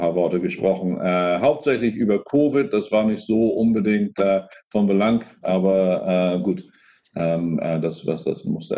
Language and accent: German; Hamburg, Germany; Also ich bin in Hamburg aufgewachsen, in Eimsbüttel und dann zur Schule gegangen in Altona und in Harvesterhude zum Helene-Lange-Gymnasium.